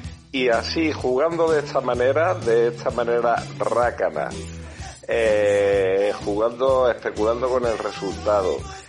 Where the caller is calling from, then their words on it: Málaga, Andalusia, Spain; de Málaga. Un saludito a todos.